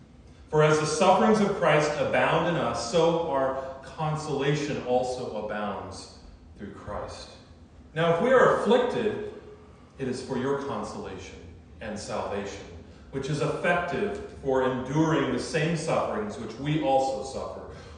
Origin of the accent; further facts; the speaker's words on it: Chicago, Illinois, United States; born there; But I was born in Chicago in the 1970s. I was born in a family of Missouri Synod Lutheran pastors, 14 to be exact.